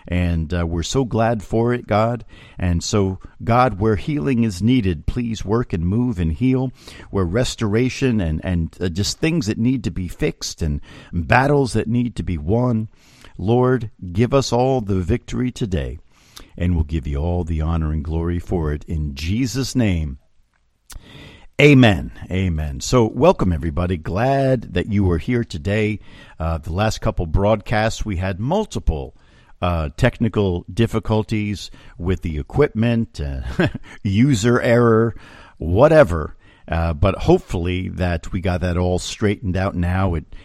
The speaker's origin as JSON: {"language": "English", "town": "Pompton Lakes", "region": "New Jersey", "country": "United States", "tie": "born or raised there", "said": "I was baptized at St. Mary's Roman Catholic Church in Pompton Lakes, New Jersey. I attended St. Mary's Elementary School from grades 1 through 8."}